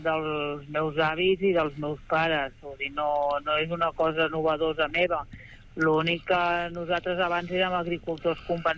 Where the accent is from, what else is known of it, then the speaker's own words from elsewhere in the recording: Sant Climent de Llobregat, Catalonia, Spain; nosaltres som de Sant Climent de Llobregat